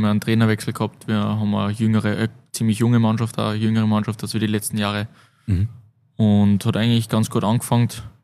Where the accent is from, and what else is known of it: Linz, Upper Austria, Austria; also born or lived in Wels